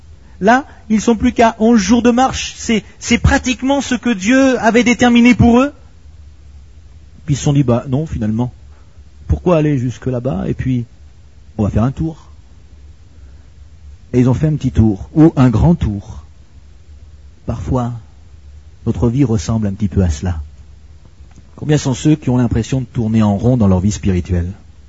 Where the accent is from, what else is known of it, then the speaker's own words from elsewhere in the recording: Belgium; Bon, parce que je suis belge.